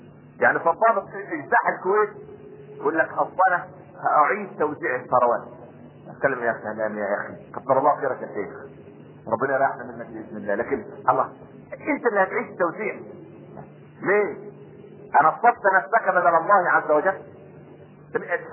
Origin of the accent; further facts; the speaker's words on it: Egypt; احنا كمصريين